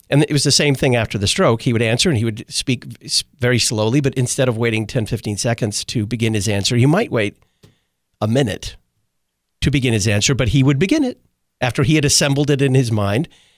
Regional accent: the South, United States; And I was raised in the South, too.

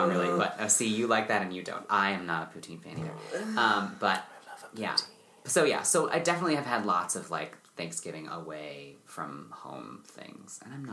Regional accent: California, United States; also born or lived in Oklahoma / Missouri; Oh, well, I was born in California, in the San Francisco Bay Area, and that's where I grew up after a short pit stop in Oklahoma and Missouri, where my parents moved us right after I was born and then divorced.

